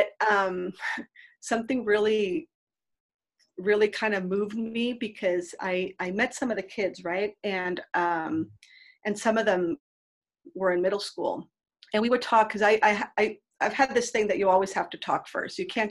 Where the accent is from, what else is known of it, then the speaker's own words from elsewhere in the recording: Mexico; English is a second language; moved away as an adult; now in San Francisco, United States; One of my first jobs when I came from Mexico was I used to manage the day labor program.